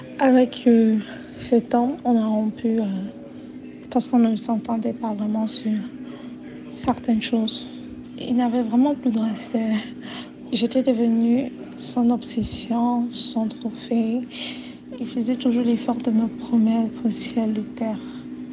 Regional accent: Cameroon; now in Canada; j'ai 22 ans. Je suis camerounaise, je vis au Canada et je suis étudiante en soins infirmiers.

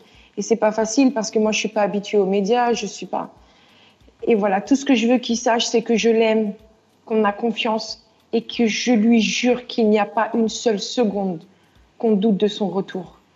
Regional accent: Mali; Elle me rendait très mélancolique quand j'étais loin du Mali.

